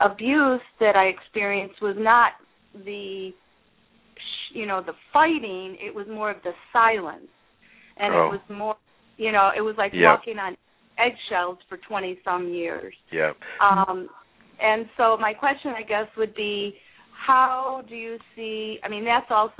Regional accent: Pittsburgh, Pennsylvania, United States; born there; I was born in Pittsburgh. I'm an adoptee, and my birth mother was Jewish, and my birth father was Irish.

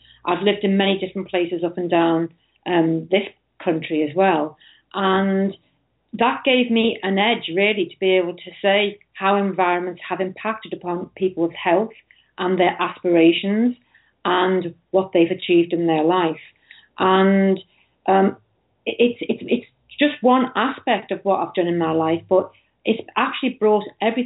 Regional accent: Liverpool, North West England, United Kingdom; I'm actually from Liverpool in the UK.

